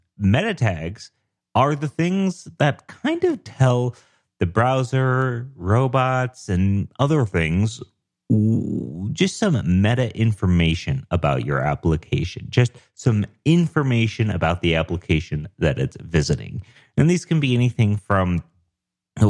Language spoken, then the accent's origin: English; Denver, Colorado, United States; I'm a developer from Denver, Colorado.